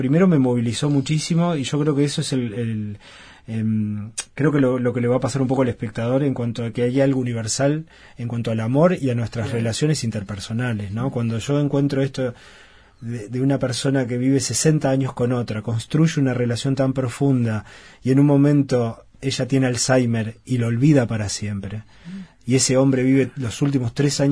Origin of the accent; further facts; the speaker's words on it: Uruguay; poder hablar de nosotros como uruguayos, como sociedad